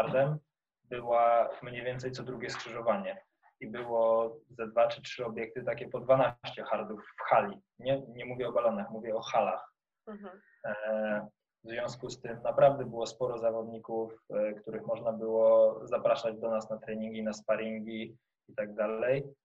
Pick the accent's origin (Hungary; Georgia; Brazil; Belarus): Belarus; now in Poland; Jak wyjechałem z Białorusi i zaczęliśmy współpracować z Martyną, to była współpraca jeden na jeden.